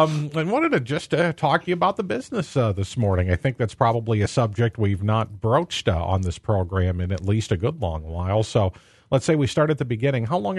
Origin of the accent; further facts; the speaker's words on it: Kewaunee, Wisconsin, United States; I had no idea, and I grew up in Kewaunee and lived blocks away from a funeral home there